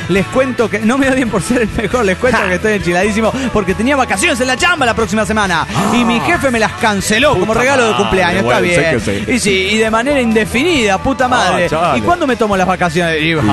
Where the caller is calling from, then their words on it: State of Mexico, Mexico; Hola, soy la cafeinómana del Estado de México.